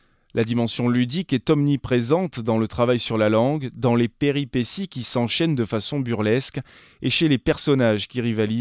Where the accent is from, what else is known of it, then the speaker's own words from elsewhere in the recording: Perpignan, Occitanie, France; born there; also born or lived in Toulouse / northern France; now in Montpellier, France; Je suis né à Perpignan, j'ai fait mes études de lettres à Toulouse, puis comme beaucoup d'enseignants, j'ai passé quelques années dans le nord de la France avant de rejoindre Montpellier où je vis depuis 15 ans.